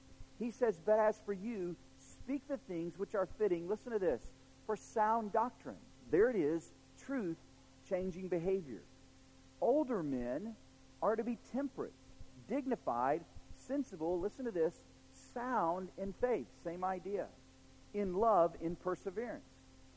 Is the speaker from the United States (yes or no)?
yes; Oklahoma, United States; I'm from Oklahoma.